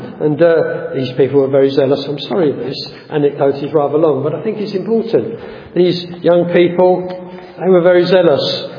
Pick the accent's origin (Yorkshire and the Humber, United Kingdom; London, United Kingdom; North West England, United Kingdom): London, United Kingdom; in the church that I grew up in North London